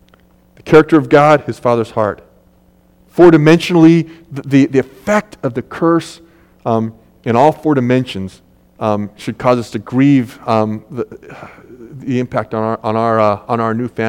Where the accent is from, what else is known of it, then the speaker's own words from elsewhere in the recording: Oak Harbor, Washington, United States; I grew up in Oak Harbor, being able to walk into a lot of different stores and just charge them.